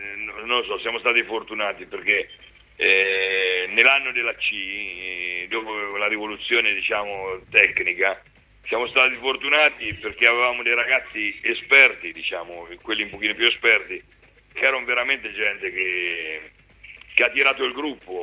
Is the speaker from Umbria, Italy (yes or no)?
yes; Perugia, Umbria, Italy; io sono di Perugia e quindi ti ho detto che sono riconoscente